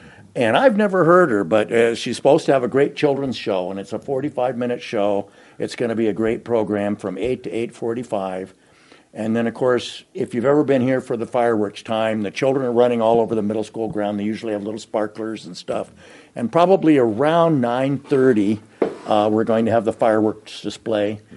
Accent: California, United States; I'm from California, but I grew up in a small town. I understand the dynamics of a small town

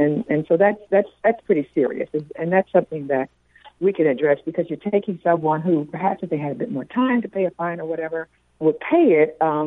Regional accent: Washington, District of Columbia, United States; now in Iowa, United States; This is out on the East Coast, which is where I come from. I moved here from the Washington, D.C. area 16 years ago. So I'm not a native to Iowa.

